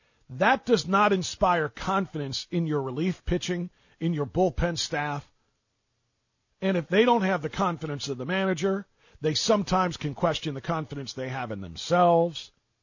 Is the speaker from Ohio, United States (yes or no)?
yes; Cleveland, Ohio, United States; have Northeast Ohio roots. We grew up around Cleveland, grew up Indians fans